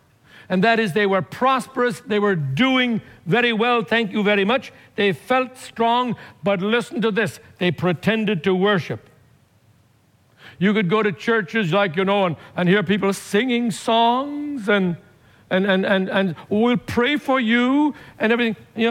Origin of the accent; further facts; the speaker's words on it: Ireland; I come from Ireland, where there was north and south.